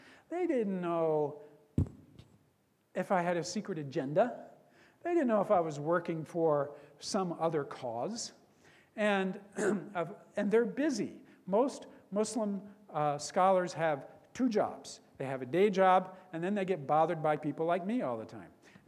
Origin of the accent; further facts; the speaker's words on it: Ohio, United States; accent: Yankee; also born or lived in Louisville, Kentucky; I was born in Louisville, and my family crossed the Great Divide into Ohio when I was 6 years old. So I talk like a Yankee, but yeah, I'm from Kentucky.